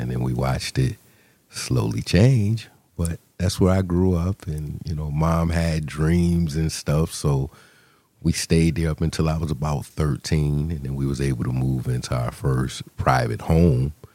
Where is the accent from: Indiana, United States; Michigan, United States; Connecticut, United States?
Connecticut, United States; New Haven; I grew up right here in the city of New Haven, West Hill Projects Apartments.